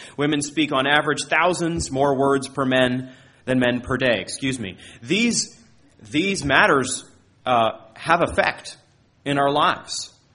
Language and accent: English; Maine, United States; This is not far out there, Maine, my home state.